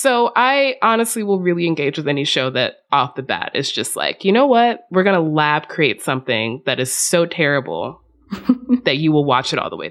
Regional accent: the South, United States; But also I grew up in the South.

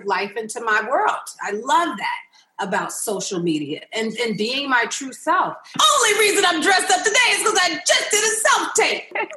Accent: New York, United States; now in Los Angeles, United States; because I was scared to have kids in LA. I'm from New York. I didn't want to have any LA kids to be talking to me like that.

